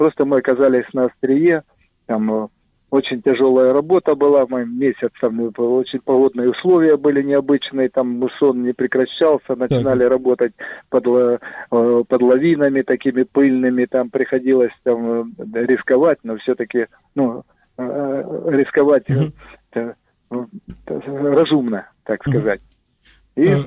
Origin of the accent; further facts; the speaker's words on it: Kharkiv, Kharkiv Oblast, Ukraine; я из Харькова